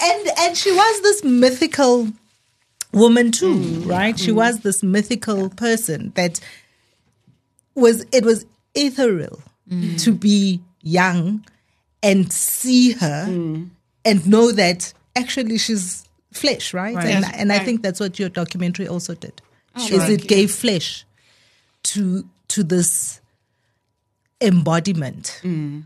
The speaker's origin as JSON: {"language": "English", "town": "Soweto", "region": "Gauteng", "country": "South Africa", "tie": "born or raised there", "said": "I grew up in Soweto, and yeah."}